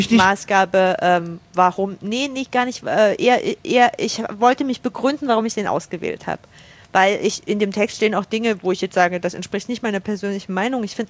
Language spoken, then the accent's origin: German; Chemnitz, Saxony, Germany; also born or lived in Bavaria; geboren in Karl-Marx-Stadt und aufgewachsen in Chemnitz, ohne quasi meinen Standort zu ändern. Ich bin aufgewachsen in einem Dorf bei Chemnitz, so ein knappes Vorwendekind, 87 geboren